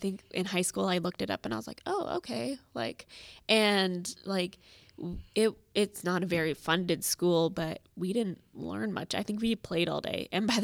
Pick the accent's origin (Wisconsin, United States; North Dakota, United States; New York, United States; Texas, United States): North Dakota, United States; also born or lived in Escambia, Florida; Well, actually, so we grew up in North Dakota, but we weren't born in North Dakota.